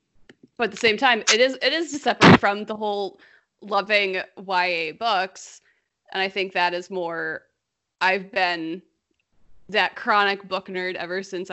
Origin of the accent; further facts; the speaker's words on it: Niagara Falls, New York, United States; also born or lived in Boston; So I grew up in Niagara Falls. I went to undergrad in a small state school called SUNY Geneseo